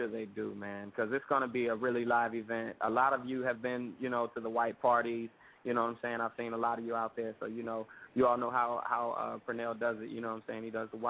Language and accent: English; Chicago, Illinois, United States; You know I'm from Chicago. It's in me.